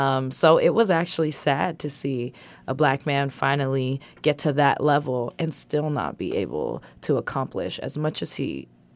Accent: Santa Barbara, California, United States; born there; So I was born in Santa Barbara, right at College Hospital

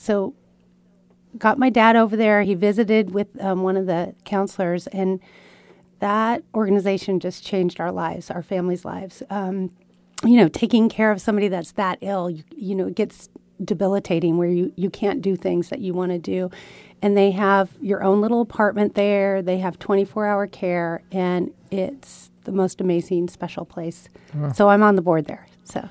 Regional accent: Santa Barbara, California, United States; Yeah, I was born in Santa Barbara over at Cottage, and I grew up here. My grandmother was actually born here.

